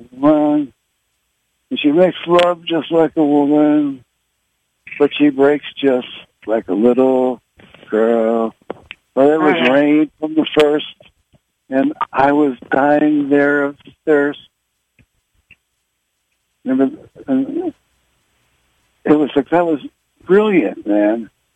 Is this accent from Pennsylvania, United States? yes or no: yes; Philadelphia, Pennsylvania, United States; So when I was growing up in Philadelphia, and I felt like somewhat of an outcast